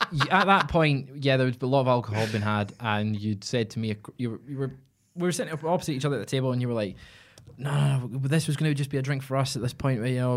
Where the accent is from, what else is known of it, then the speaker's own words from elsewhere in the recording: Scotland, United Kingdom; because I'm Scottish